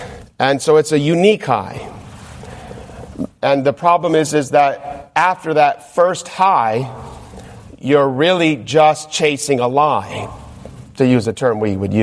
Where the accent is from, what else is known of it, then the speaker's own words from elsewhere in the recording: California, United States; also born or lived in Michigan; We were living in California because we're from Michigan. But when my daddy joined the Army in the mid-70s, we got located to California, and that's where I grew up.